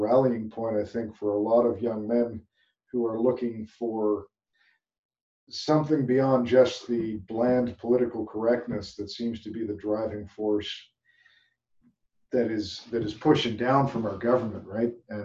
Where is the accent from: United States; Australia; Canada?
Canada; Of course, being a Canadian professor